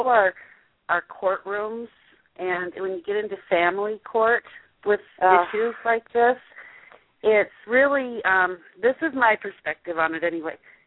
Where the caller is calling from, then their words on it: Minneapolis, Minnesota, United States; Minneapolis.